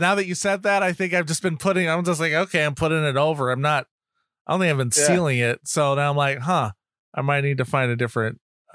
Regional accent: New England, United States; I'm from New England. I don't remember these existing.

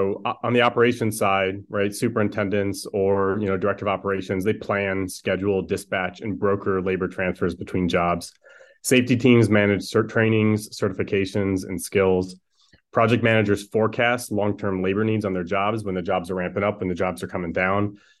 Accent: Midwest, United States; I'm also a Midwesterner, and so being practical is pretty core to my mindset.

